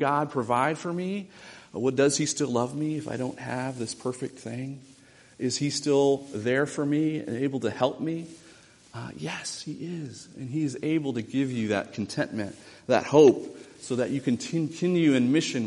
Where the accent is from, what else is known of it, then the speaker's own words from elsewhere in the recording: Texas, United States; And I, as a Texan, I thought I'd better take his opinion seriously.